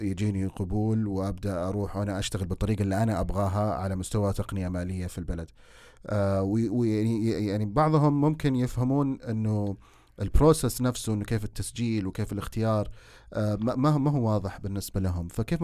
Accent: Saudi Arabia; هذا بالنسبة لنا شرف لنا كسعوديين أولا

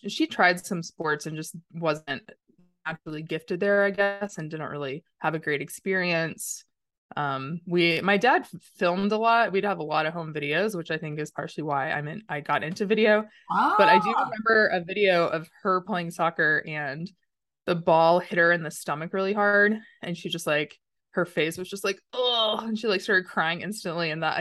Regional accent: Texas, United States; now in Denver, United States; I grew up in Texas. Suburbs of Dallas-Fort Worth area, and my family is all still there. I live in Colorado. I've been in Denver for like 14 years.

